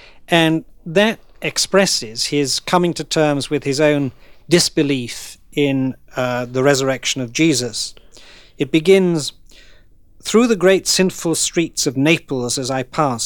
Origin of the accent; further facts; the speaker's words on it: Liverpool, North West England, United Kingdom; First of all, he came from my hometown, Liverpool.